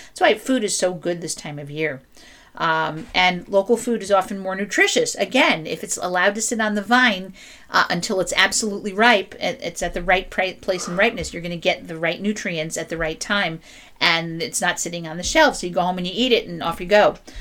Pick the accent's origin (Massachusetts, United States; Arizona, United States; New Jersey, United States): New Jersey, United States; I'm from New Jersey.